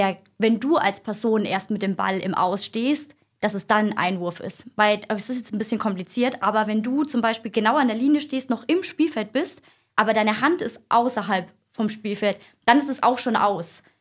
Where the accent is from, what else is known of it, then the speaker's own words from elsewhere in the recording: Fürth, Bavaria, Germany; ich bin 26 Jahre alt, ich komme aus Fürth